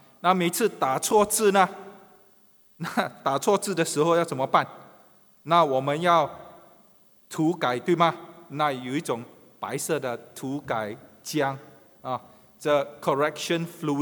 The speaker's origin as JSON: {"language": "Chinese", "country": "Singapore", "said": "那我们新加坡人呢，大多数都住在这个政府所谓政府主屋，你们都明白哈，都是高楼的。那我们的屋子都没有一个院子啊"}